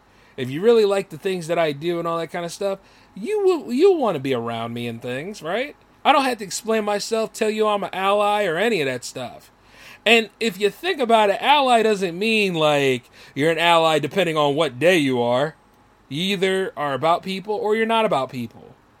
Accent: United States; I'm an American first.

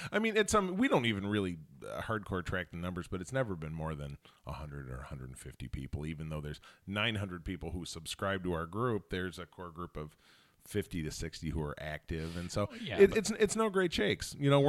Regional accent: Grosse Pointe, Michigan, United States; Picked up that first issue in a Notre Dame pharmacy in the Village in Grosse Pointe, my hometown.

